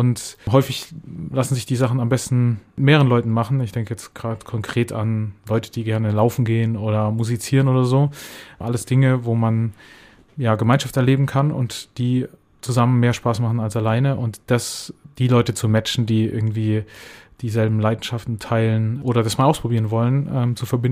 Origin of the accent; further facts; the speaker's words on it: Würzburg, Bavaria, Germany; ich komme aus Würzburg